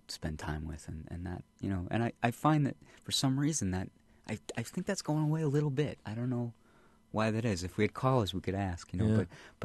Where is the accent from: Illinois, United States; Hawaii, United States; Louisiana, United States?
Illinois, United States; Chicago; My family's from Massachusetts originally, but I grew up in the Chicago area.